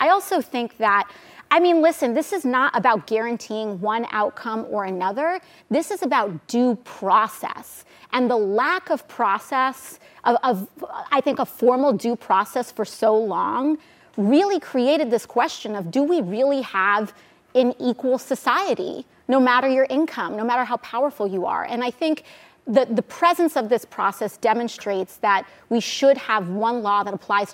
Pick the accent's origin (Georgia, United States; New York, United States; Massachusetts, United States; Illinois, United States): New York, United States; Yeah, well, I mean, there's as an American, as a New Yorker. As a New Yorker, it was a very New York kind of day.